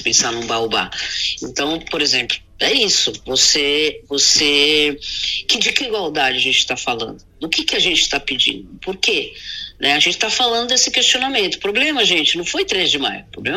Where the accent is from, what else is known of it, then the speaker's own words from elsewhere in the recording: Brazil; born there; Então eu nasci no Brasil, claro